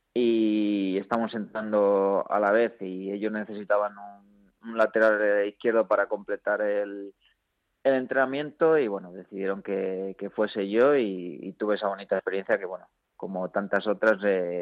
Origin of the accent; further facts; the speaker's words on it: Salamanca, Castile and León, Spain; Sí, y mira que yo al final soy de Salamanca y no está muy, muy lejos